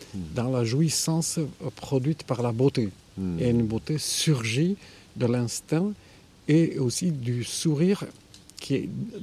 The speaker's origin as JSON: {"language": "French", "town": "Saint-Palais", "region": "Nouvelle-Aquitaine", "country": "France", "tie": "born or raised there", "said": "je suis né en 1947 à Saint-Palais, dont on appelait où, en basque. C'est un pays de collines, de rivières."}